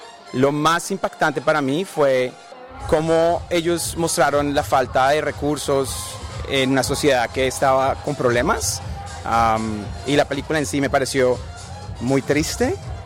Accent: Colombia; now in Australia; es muy interesante ver la realidad de otros países. Inclusive yo como colombiano, yo reconozco que eso existe

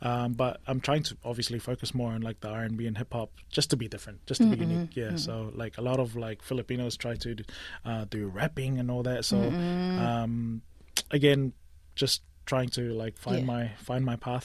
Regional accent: New Zealand; a lot of like my inspiration when it comes to making music was mainly growing up in New Zealand.

